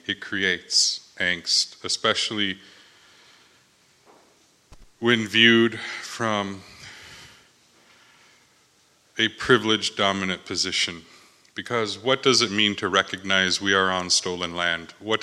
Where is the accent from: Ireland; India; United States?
United States; Minnesota; I've grown up in the Twin Cities my whole life.